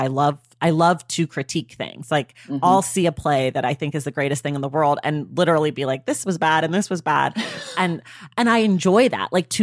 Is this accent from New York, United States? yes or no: no; Oakland, California, United States; Oh, right. I forgot to tell you, I'm from Oakland.